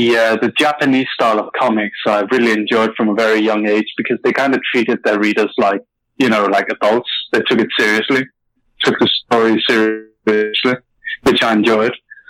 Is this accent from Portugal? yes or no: no; Denmark; accent: mixture of Nordic and British; English is a second language; I'm from Denmark, but my accent is kind of a mixture of Nordic and British.